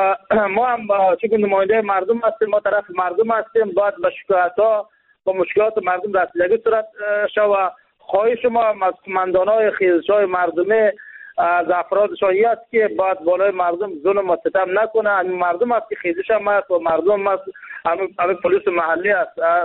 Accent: Jowzjan, Afghanistan; بخاطر از این که ما ولایت جوزجان یک ولایتی است که این محاط با خشکت

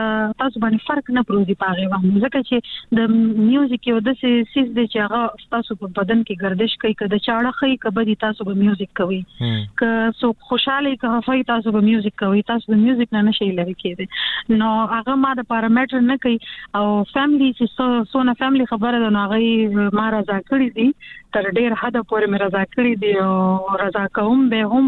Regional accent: Peshawar, Khyber Pakhtunkhwa, Pakistan; زه په پیښور کې پیدا شوی یم او په پیښور کې لوی شوی یم او په پیښور کې مې سبق ویلې دي او ما ګریجویشن د پېښور نه کړې ده.

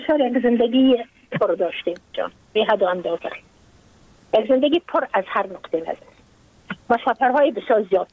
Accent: Afghanistan; من اگر افغان استم، من مربوط افغانستان استم

